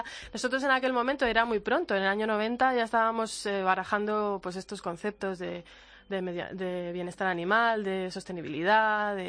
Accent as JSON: {"language": "Spanish", "region": "Galicia", "country": "Spain", "tie": "born there", "said": "tengo mis raíces y, bueno, de hecho yo nací en Galicia"}